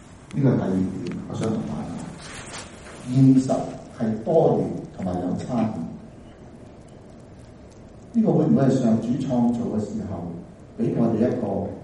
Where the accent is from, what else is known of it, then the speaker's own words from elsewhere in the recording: Macau; 我喺澳門出生嘅，喺澳門長大。我好細個翻基督教嘅教會。